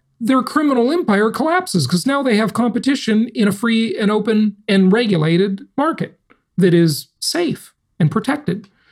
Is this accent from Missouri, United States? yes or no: no; Los Angeles, California, United States; my hometown? I grew up in Los Angeles. What a disaster.